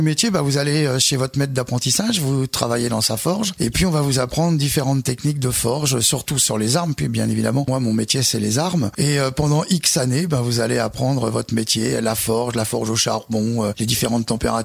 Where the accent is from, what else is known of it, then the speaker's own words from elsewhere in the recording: Paris, Île-de-France, France; quand j'étais petit, j'habitais à Paris.